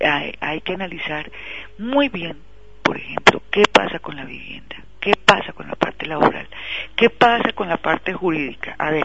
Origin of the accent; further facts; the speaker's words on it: Colombia; now in Spain; si bien no quiero decir que todos seamos, como decimos en mi tierra, peras en dulce